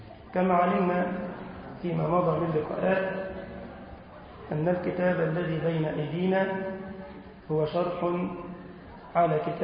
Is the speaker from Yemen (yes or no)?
no; Egypt; اللهم أمن بلدنا مصر يا رب العالمين